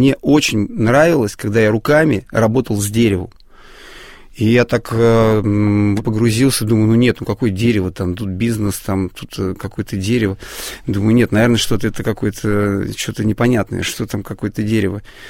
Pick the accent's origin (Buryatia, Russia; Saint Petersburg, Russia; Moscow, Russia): Moscow, Russia; я родился в Москве, учился в Москве, в школе